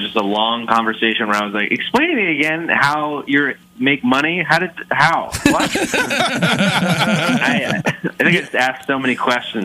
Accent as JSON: {"language": "English", "town": "Gettysburg", "region": "Pennsylvania", "country": "United States", "tie": "born or raised there", "said": "So I grew up in Gettysburg, Pennsylvania."}